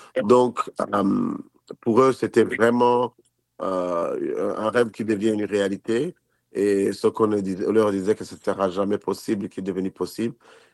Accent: North, Burundi; born there; moi, je suis né au Burundi, au nord du Burundi.

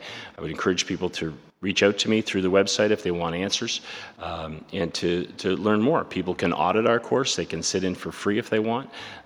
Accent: Halifax, Nova Scotia, Canada; I'm here from Atlantic Canada. I live here in Nova Scotia. Halifax is my home.

